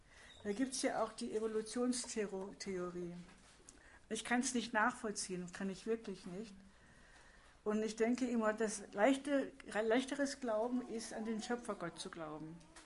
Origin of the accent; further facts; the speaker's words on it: Essen, North Rhine-Westphalia, Germany; Ich bin in Essen groß geworden, habe dort mal eine Freundin besucht.